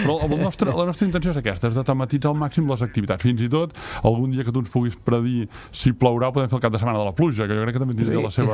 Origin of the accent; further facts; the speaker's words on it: Torroella de Montgrí, Catalonia, Spain; accent: Girona; Soc de Girona, tinc aquest any de Girona